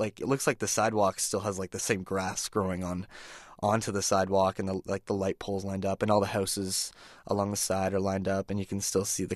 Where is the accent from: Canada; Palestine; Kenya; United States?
Canada; Yeah, I'm a hockey fan, yeah. I'm from Canada, right?